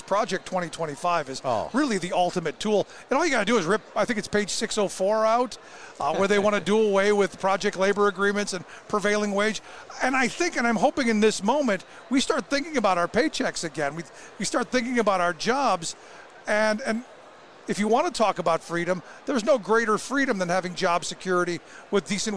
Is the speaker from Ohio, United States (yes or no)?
yes; Cleveland, Ohio, United States; you're an Ohio guy like I am. I grew up in Cleveland.